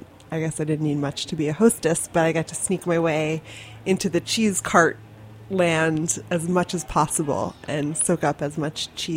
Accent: Baltimore, Maryland, United States; also born or lived in New Jersey; now in New York, United States; No, I grew up in Baltimore.

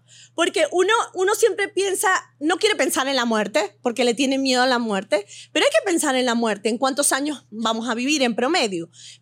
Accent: Venezuela; also born or lived in Beirut, Lebanon; now in United States; Nací en Beirut, Líbano. Me mudé a Venezuela a los 40 días.

